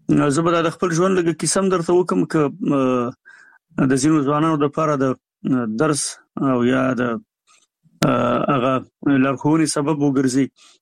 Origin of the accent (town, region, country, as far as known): Jalalabad, Nangarhar, Afghanistan; born or raised there